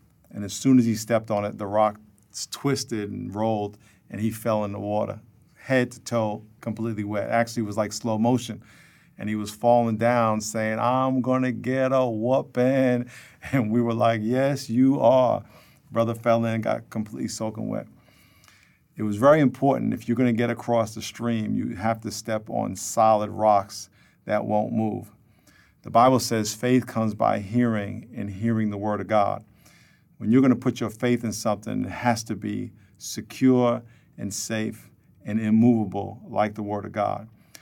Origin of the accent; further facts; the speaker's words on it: New York, United States; I grew up down right outside New York City.